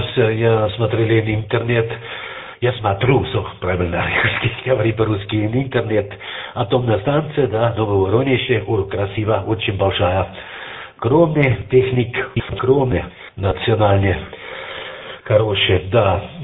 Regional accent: Austria; Russian is a second language; Так, я из Австрии, как ситуация, это 5-6 градусов плюсом.

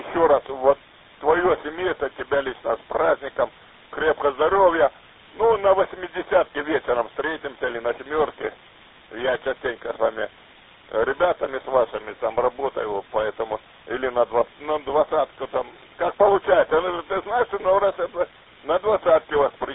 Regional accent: Horlivka, Donetsk Oblast, Ukraine; now in Novorossiysk, Russia; я сам горловчанин. Где моих братьев там обижают сейчас. Я лизом родом с Горловки

